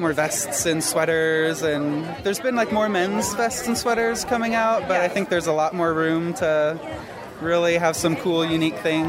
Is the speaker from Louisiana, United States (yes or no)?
no; Tulsa, Oklahoma, United States; also born or lived in Chicago; now in Amsterdam, Netherlands; Originally from Tulsa, Oklahoma, and then Chicago, and now I live in Amsterdam.